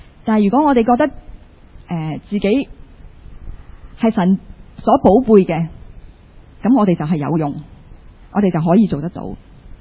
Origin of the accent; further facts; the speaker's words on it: Hong Kong; 我们作为一个香港人或者作为一个中国人，